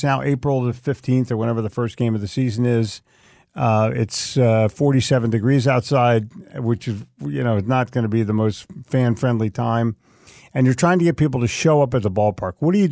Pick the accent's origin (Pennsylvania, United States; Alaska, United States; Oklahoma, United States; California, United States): Pennsylvania, United States; Philadelphia; You know, it's my hometown, so I'm a Phillies guy.